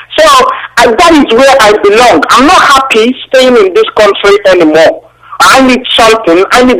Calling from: London, United Kingdom; I'm calling from London right here.

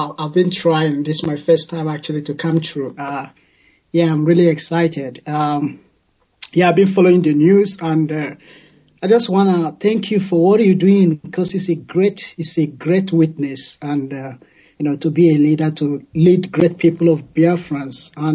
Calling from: Australia; I'm calling from Australia.

